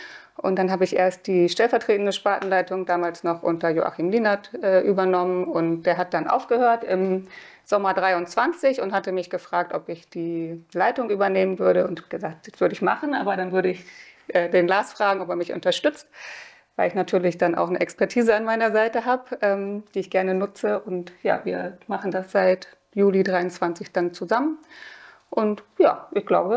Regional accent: Schneverdingen, Lower Saxony, Germany; ich bin 45, ich komme aus Schneverding im Heidekreis.

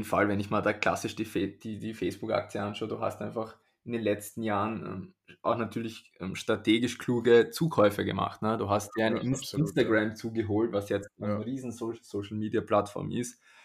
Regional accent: Austria; Ich als Österreicher

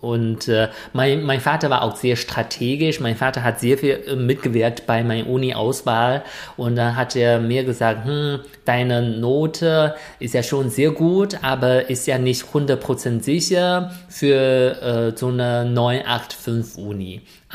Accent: Shaanxi, China; German is a second language; moved away as an adult; now in Germany; weil das ist eine Stunde Fahrt von meiner Heimat.

